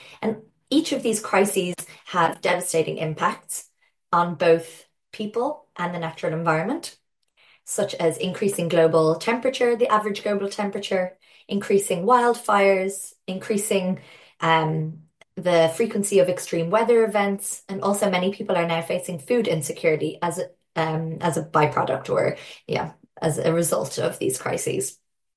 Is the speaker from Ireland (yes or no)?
yes; Dublin, Leinster, Ireland; I am originally from Dublin in Ireland.